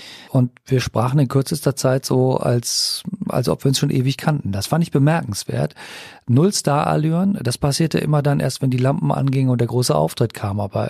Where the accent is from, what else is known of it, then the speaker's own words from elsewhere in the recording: Rhineland, Germany; Ich bin ja im Rheinland aufgewachsen und auch in einem katholischen Elternhaus damals. Heute praktiziere ich das nicht mehr.